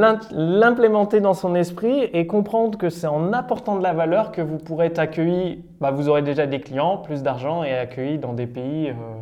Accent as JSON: {"language": "French", "country": "France", "said": "c'est que moi je suis français, donc je vais vous parler de la France"}